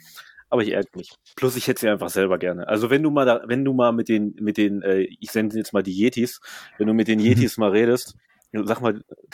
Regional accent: Germany; Ich bin ja immerhin in Deutschland aufgewachsen.

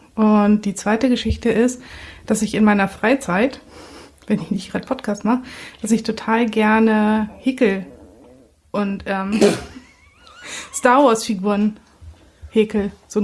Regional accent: Northern Germany, Germany; für mich als Norddeutsche

